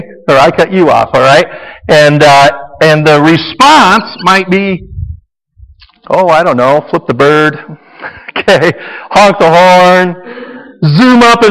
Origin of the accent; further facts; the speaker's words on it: United States; It's an obligation. I'm an American, for crying out loud. I got to eat it.